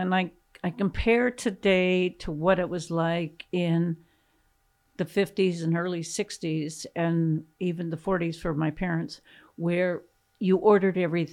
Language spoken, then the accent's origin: English; Anchorage, Alaska, United States; also born or lived in Minchimina; But I was 2.5 when we moved from Minchimina to Anchorage. And because we'd been living out in rural Alaska, where we lived in Anchorage was way out of town.